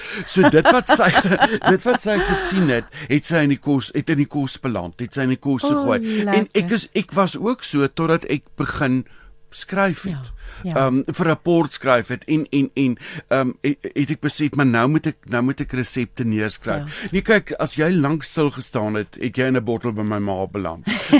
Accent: Kenhardt, Northern Cape, South Africa; Ek is 'n Noord-Kaapenaar, so ek kom uit Kenhardt, my ouers het daar geboer.

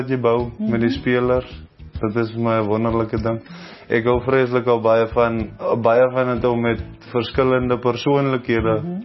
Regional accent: Swellendam, Western Cape, South Africa; Ek het in Swellendam groot geword

